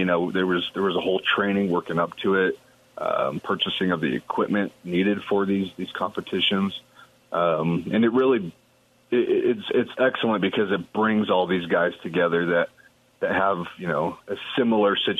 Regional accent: Denver, Colorado, United States; Oh, yeah. Yeah, born and raised in Colorado. Only time I spent away from home was my time in the Marine Corps.

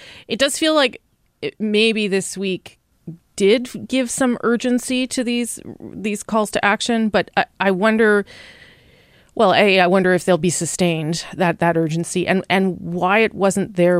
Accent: Manitoba, Canada; I grew up in Manitoba, where you learned a lot of different things about First Nations, but you didn't hear this, not ever.

